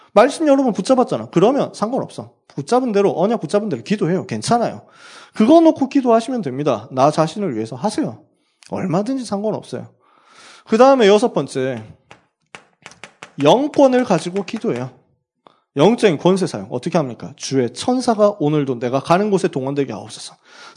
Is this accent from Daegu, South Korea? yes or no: yes; Daegu, South Korea; 제가 대구 출신이거든요. 대구에서 고등학교를 나왔어요.